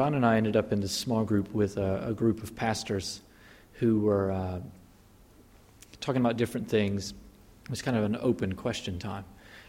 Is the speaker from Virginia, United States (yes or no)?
no; Mississippi, United States; So I grew up in Mississippi, and we're kind of ground zero for the civil rights movement in the Southeast